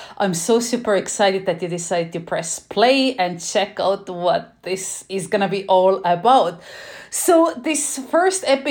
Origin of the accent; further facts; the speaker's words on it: Estonia; English is a second language; moved away as an adult; now in Canada; as I said, and originally I'm actually from Estonia. It's a little tiny country near Finland and Sweden, so that's where I was born and raised, and I moved to Canada when I was just barely 20.